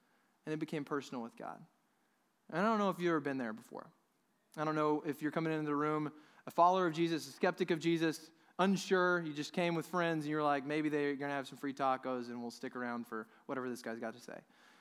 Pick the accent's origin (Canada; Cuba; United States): United States; Dallas, Texas; I'm from Dallas. So I'm living in my hometown.